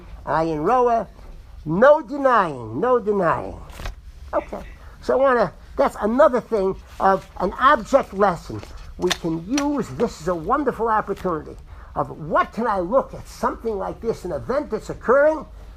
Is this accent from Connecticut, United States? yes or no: yes; Connecticut, United States; as a child growing up in Connecticut in the late 40s. I was born during the Second World War, thank God, in America, and was in a Connecticut community, mostly non-Jews for a period